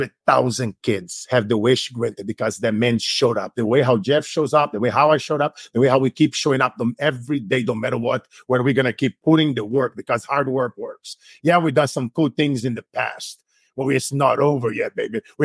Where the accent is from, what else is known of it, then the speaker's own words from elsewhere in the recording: Amazon, Brazil; I grew up in Brazil in the Amazon. Açaí, mm-hmm. For my tribes. I'm a native from Brazil.